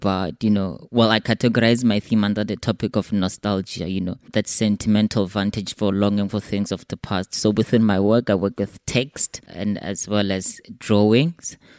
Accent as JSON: {"language": "English", "town": "Pretoria", "region": "Gauteng", "country": "South Africa", "tie": "born or raised there", "also_born_or_lived": "Limpopo", "said": "I was born in Limpopo, and for a couple of years, up until maybe I was seven, I was relocated to go and live in Gauteng, and that is Pretoria."}